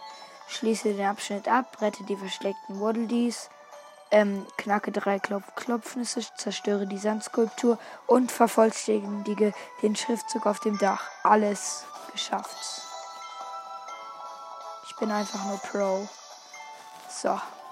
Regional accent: Germany; Doch, ich komme aus Deutschland.

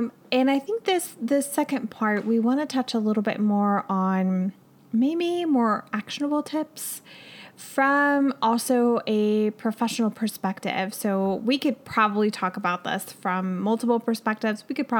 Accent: Chile; I'm Latina, I'm from Chile

